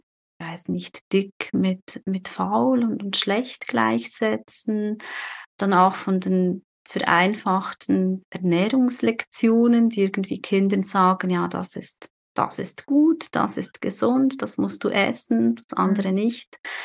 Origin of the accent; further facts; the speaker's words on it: Switzerland; moved away as an adult; now in Chile; Also ich bin ja aus der Schweiz vor jetzt schon fast gut 3 Jahren, Wahnsinn, bin ich aus der Schweiz nach Chile ausgewandert, der Liebe wegen. Und nächstes Jahr wollen wir wieder zurückgehen in die Schweiz